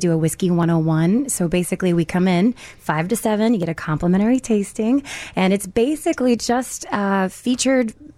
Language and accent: English; Hawaii, United States; now in Chicago, United States; I'm originally from Hawaii.